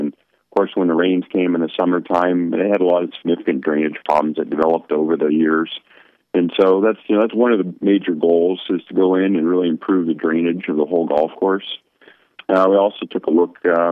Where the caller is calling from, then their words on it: Dublin, Ohio, United States; I'm actually back in my home in Dublin, Ohio.